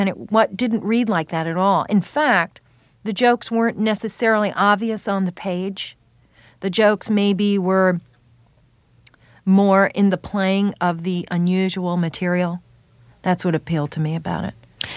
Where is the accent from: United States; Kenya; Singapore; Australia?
United States; New York; also born or lived in Washington, D.C.; I grew up in New York until I was about 7, and then I spent a lot of time in New York because my father lived there and continues to live there.